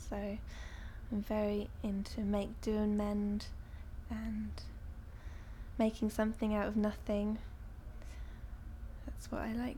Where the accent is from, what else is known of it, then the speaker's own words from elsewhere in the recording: Brighton, South East England, United Kingdom; I'm 25 years old, and I'm from Brighton.